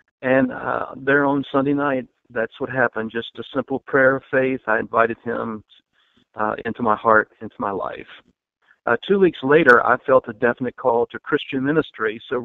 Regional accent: Roanoke, Virginia, United States; I grew up in Virginia, in a town of about 100,000 people or so, Roanoke, Virginia, not very far from Blacksburg.

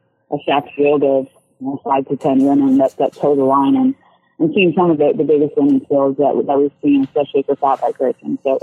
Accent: Minneapolis, Minnesota, United States; the Penn Cycle Fat Tire Whopper, which actually is in Minneapolis, which is pretty much my hometown.

